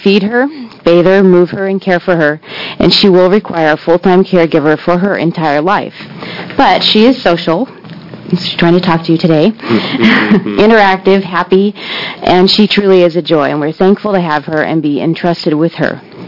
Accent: Jefferson, Oregon, United States; I'm from Jefferson, Oregon.

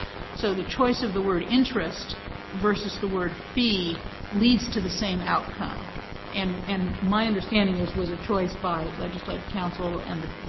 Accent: Eugene, Oregon, United States; I appreciate the committee giving me an opportunity to come back to my hometown, Eugene.

